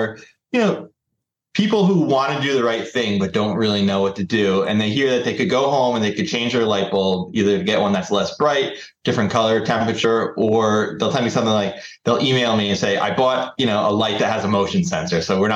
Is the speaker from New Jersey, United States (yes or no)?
yes; New Jersey, United States; Growing up in New Jersey, my family, we didn't travel a ton, but we did go on vacation sometimes.